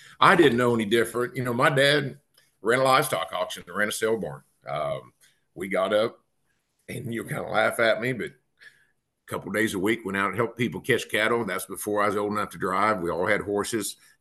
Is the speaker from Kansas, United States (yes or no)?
yes; Iola, Kansas, United States; So I had to pass Gass every year to go to school in Iola.